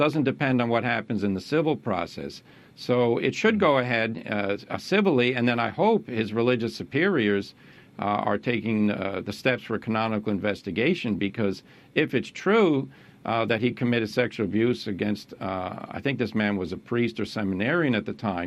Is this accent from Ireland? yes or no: yes; Ireland; I'm Irish.